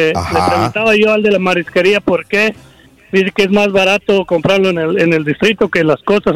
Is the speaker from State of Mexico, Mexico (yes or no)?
yes; State of Mexico, Mexico; No, yo soy del Estado de México.